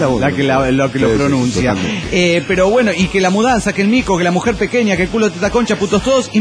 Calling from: Parral, Chihuahua, Mexico; reportándome desde Parral, Chihuahua.

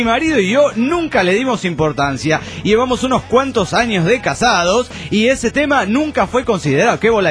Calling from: Tucumán, Argentina; de Tucumán.

